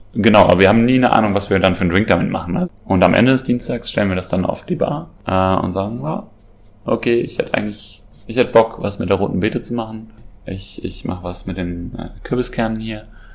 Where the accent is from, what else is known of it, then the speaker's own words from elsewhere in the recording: Koblenz, Rhineland-Palatinate, Germany; now in Berlin, Germany; Ich komme aus Koblenz und bin jetzt seit 6 Jahren, glaube ich, hier in Berlin.